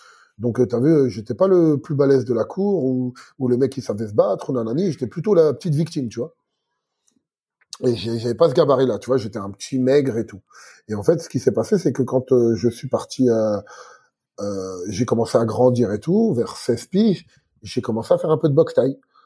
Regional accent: Algeria; je suis un Algérien super fier.

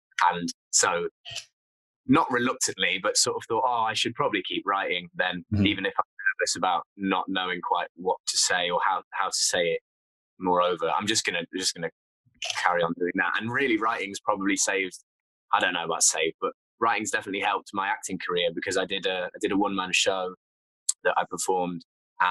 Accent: Nottingham, East Midlands, United Kingdom; So I'm from Nottingham.

